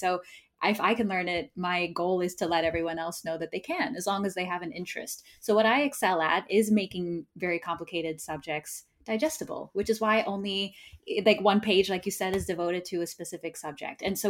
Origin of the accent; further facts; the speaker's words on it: Dublin, Ohio, United States; now in Los Angeles, United States; I live in Los Angeles now, but I'm from Dublin, Ohio, so...